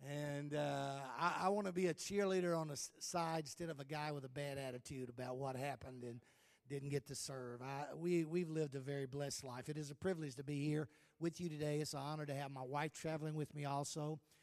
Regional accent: the South, United States; I know you're hearing my voice saying, that guy's from the South. I know he is, and I am from the South.

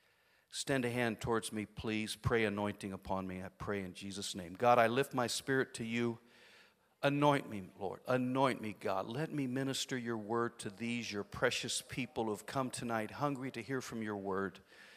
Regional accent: San Francisco, California, United States; That was a joke, okay? But I am from San Francisco.

